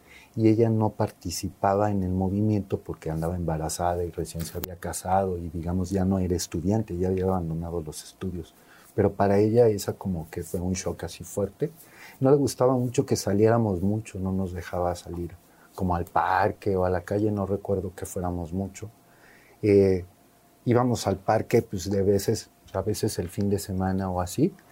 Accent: Mexico City, Mexico; yo crecí en la Ciudad de México. Yo nací en la Ciudad de México y ahí fue que pasé mi niñez.

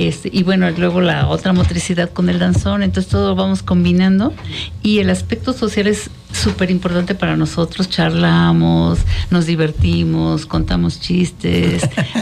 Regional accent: Mexico; soy mexicana.

